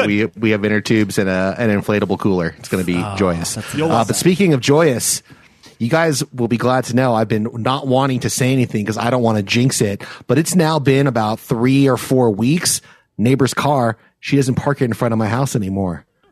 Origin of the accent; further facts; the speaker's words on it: Los Angeles, California, United States; every time I tell people that I'm from L.A